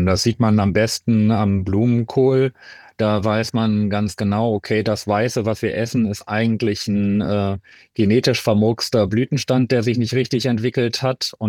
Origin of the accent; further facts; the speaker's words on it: Rhineland, Germany; Und da bin ich natürlich als Rheinländer dann auch direkt eingestiegen